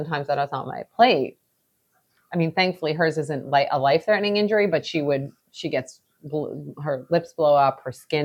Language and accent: English; Long Island, New York, United States; I hate fish, which is weird because I'm from Long Island, but I can't stand fish.